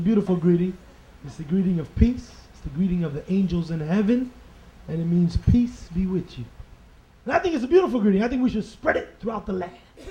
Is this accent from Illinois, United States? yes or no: yes; Chicago, Illinois, United States; Because I'm from Chicago.